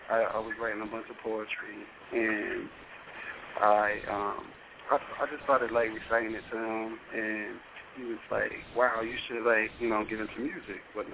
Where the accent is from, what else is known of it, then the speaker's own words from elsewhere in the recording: North Carolina, United States; I'm from North Carolina.